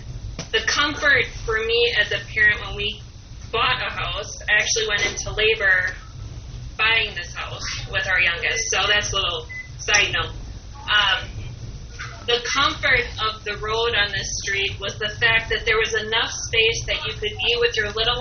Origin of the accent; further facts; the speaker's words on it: Wisconsin, United States; because I grew up in the country, so I grew up in Little South Manitowoc.